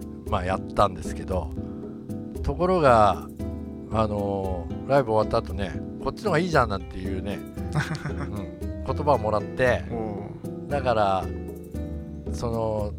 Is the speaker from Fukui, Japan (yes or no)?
no; Saitama, Japan; まあ、地元埼玉ということでね